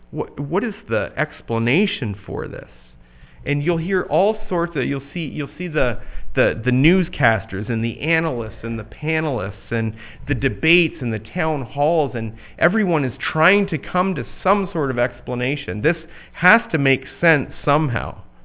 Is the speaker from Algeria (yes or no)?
no; Canada; I was back home in Canada.